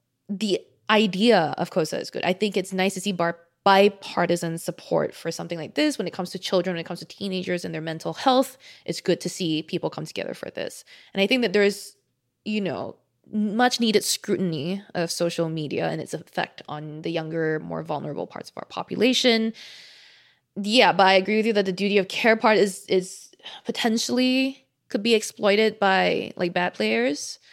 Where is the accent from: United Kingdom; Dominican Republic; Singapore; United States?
Singapore; I, as a Singaporean